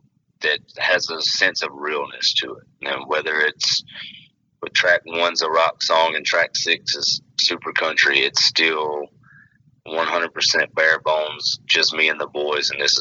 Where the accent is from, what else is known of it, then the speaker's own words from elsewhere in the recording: Louisiana, United States; Yeah, I grew up, I'm from North Louisiana.